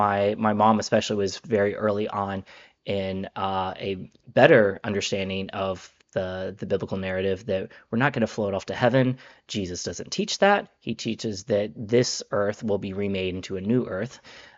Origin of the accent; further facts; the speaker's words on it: Covington, Georgia, United States; And I'm from Georgia. I grew up in Covington, Georgia, out in the woods. And I have two older sisters.